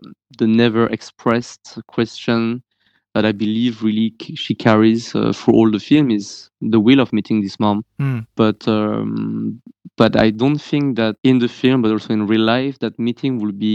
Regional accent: France; growing up in France with parents who were trying not to give us the heritage of Cambodian culture or language because they wanted to forget about this country and for us to be super integrated in France, as they would say.

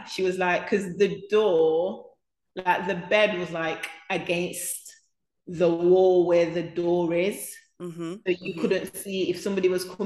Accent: Zanzibar, Tanzania; because I remember like growing up in Zanzibar, and I remember my grandma like doing the garden.

